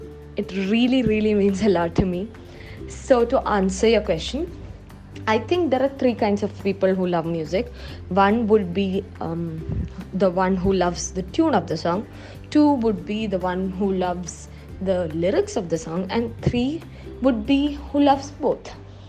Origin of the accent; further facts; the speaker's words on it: India; first language Malayalam; English is a second language; one is Malayalam, which is my mother tongue, so I'm fluent with.